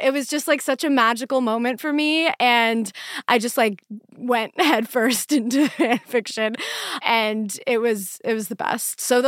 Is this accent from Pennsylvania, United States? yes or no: yes; Pennsylvania, United States; because growing up in Pennsylvania, that was the first time in my life that I, like, that my brain had processed, like, two boys being in a relationship